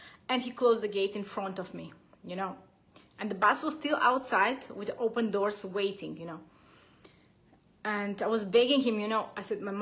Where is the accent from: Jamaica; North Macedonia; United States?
North Macedonia; moved away as an adult; now in Abu Dhabi, United Arab Emirates; I am from Macedonia, but I live in Abu Dhabi for around many years, for around 15 years